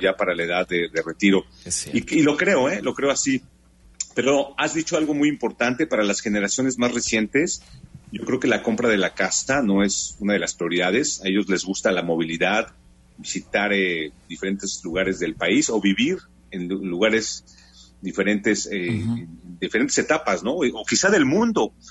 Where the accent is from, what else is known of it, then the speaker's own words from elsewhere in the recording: Mexico; como mexicano que nacimos antes de los 80s, comprar casa es como un must